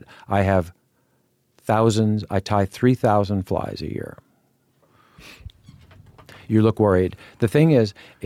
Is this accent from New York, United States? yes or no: yes; New York City, New York, United States; I always liked being in the outdoors, and this was this weird thing growing up in New York City.